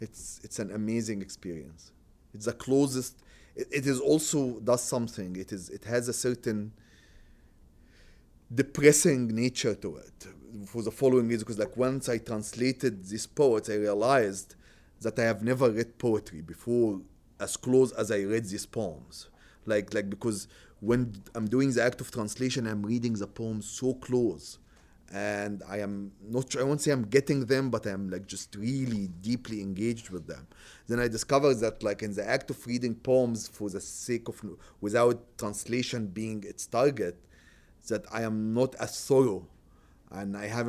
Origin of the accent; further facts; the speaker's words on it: Cairo, Cairo Governorate, Egypt; I'm from Cairo. I'm like as urban poet as it could get.